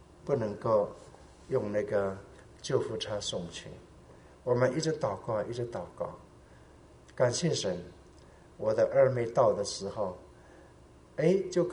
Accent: Eastern Taiwan, Taiwan; 我们是台湾的东部，他要翻山到那个南投，还要翻山到高雄

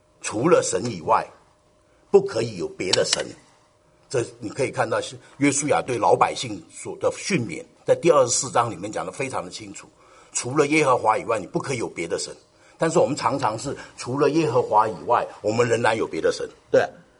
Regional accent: China; 今天呢，哎，我们中国人也常常做这样的事情

